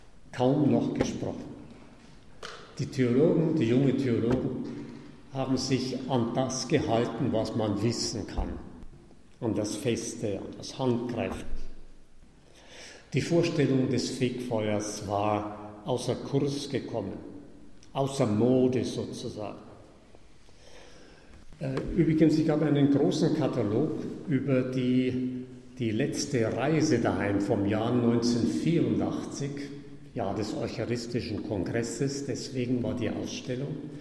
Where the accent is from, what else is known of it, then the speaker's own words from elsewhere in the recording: Gelting, Bavaria, Germany; am Ort in Gelting, in der Pfarrei, wo ich her bin